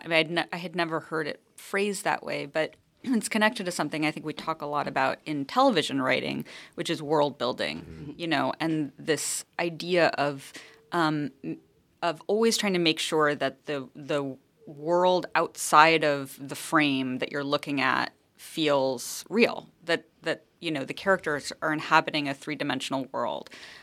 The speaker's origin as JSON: {"language": "English", "town": "Missoula", "region": "Montana", "country": "United States", "tie": "born or raised there", "said": "So I grew up in Missoula, Montana, and I think it's a town that is somewhat of a cousin to Iowa City in the sense that it's a college town that is full of writers."}